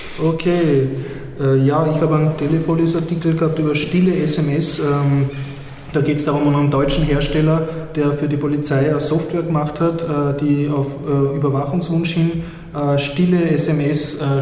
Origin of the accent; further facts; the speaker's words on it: Austria; Und was ich jetzt halt anmerken möchte, als Österreicher, in Deutschland gibt es zumindest eine parlamentarische Anfrage zu dem Thema